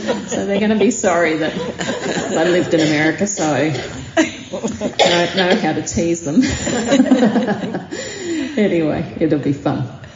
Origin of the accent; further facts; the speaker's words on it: Australia; look, I'm from Australia, and I'll be using Vegemite on my bottom.